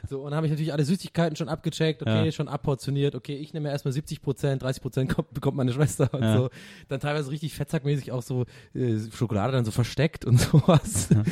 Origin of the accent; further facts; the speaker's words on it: Tübingen, Baden-Württemberg, Germany; bei uns in Tübingen damals